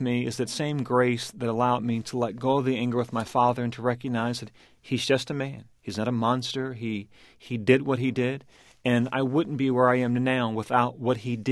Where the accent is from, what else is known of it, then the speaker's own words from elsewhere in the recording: Baltimore, Maryland, United States; a meeting which I detail in my hometown of Baltimore.